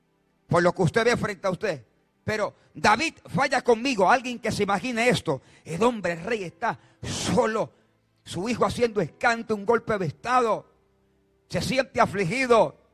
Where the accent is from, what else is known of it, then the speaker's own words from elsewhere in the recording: Puerto Rico; Es lo que yo veo en mi país, en Puerto Rico.